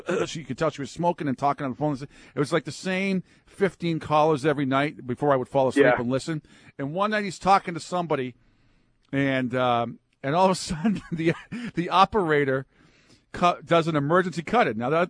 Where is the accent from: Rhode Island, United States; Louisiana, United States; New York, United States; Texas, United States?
Rhode Island, United States; Growing up in Rhode Island, I mean, I listened all the time.